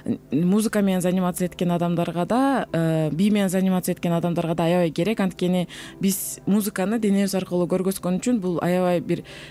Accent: Jalal-Abad, Jalal-Abad Region, Kyrgyzstan; Мен өзүм Жалал Абадтан болом. Жалал Абадта төрөлгөм, ошол жакта мектепти аяктагам. Андан кийин Кыргыз Түрк Манас университетине окууга тапшырып, ал жактан туризм факультетин аяктагам.

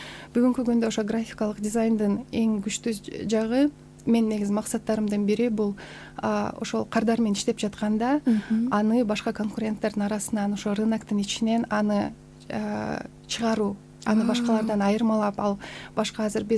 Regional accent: Ak-Suu, Issyk-Kul Region, Kyrgyzstan; Мен өзүм Көлдөн болом, Ысык-Көлдөн. Аксуу жергесинен болом.

